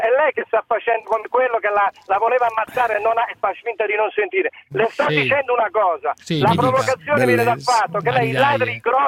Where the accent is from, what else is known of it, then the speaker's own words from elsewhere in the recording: Campania, Italy; Io dico, sono un campano educato e non cado nella provocazione